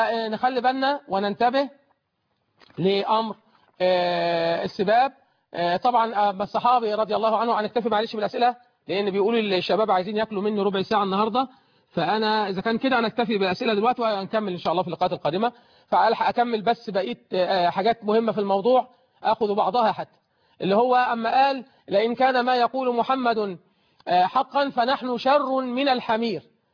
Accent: Egypt; إذا كان الأمر منتشر للحلال زي عندنا في مصر هنا ما بنسألش

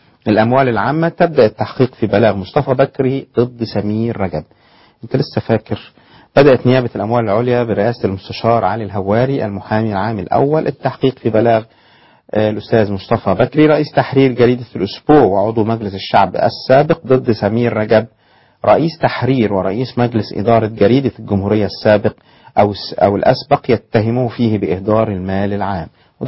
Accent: Damietta, Damietta Governorate, Egypt; وانتوا عارفين أن أنا دمياطي

